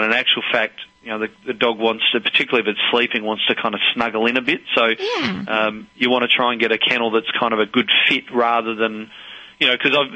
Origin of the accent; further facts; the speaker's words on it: Australia; accent: Australian; thanks for allowing me the time to have a bit of a chat, Aussie style with my accent.